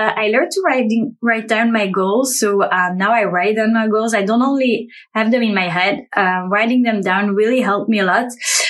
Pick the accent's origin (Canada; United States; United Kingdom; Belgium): Belgium; English is a second language; from Belgium.